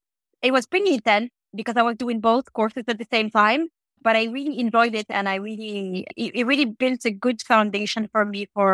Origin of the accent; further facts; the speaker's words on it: Paris, Île-de-France, France; also born or lived in Morocco; So I was born in Morocco, actually. I'm originally from Morocco. I grew up in Paris.